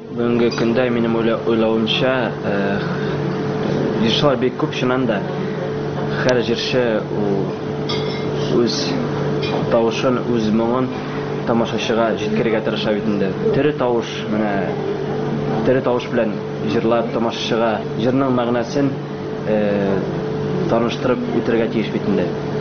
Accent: Bashkortostan, Russia; born or raised there

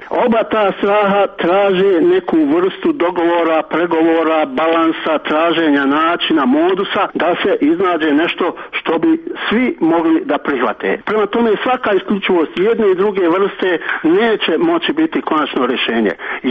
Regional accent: Bosnia & Herzegovina; ja ne pripadam nikome, čak što više ne pripadam BH strojstvu, ja sam Bosanac, koga pogrdnu u ovoj zemlji zovu ostali na popisu stanovništva.

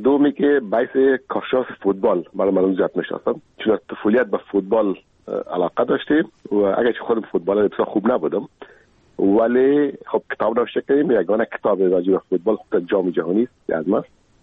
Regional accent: Kabul, Afghanistan; یکی هم از کابل نیست، خودم کابلی هستم.

